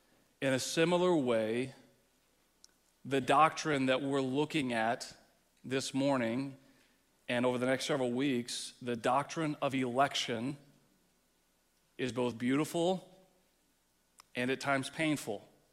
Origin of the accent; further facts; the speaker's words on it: Texas, United States; growing up in Texas, I'm used to seeing this visual.